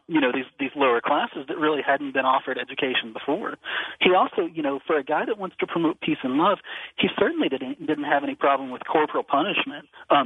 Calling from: Kentucky, United States; I'm calling from Kentucky.

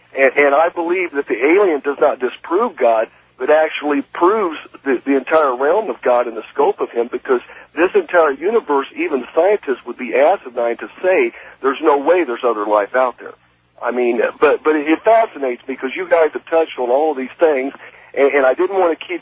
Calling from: Indianapolis, Indiana, United States; from Indianapolis.

